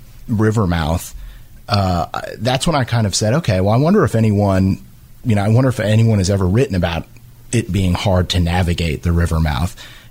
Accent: Louisiana, United States; I grew up in South Louisiana

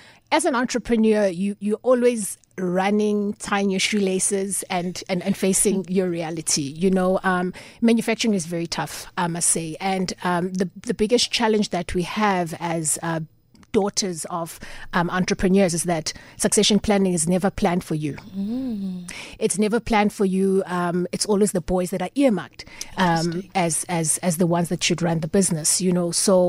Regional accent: Soweto, Gauteng, South Africa; also born or lived in Glen Vista; So I grew up in Soweto, right? I moved to Glen Vista, which I spent most of my youth years.

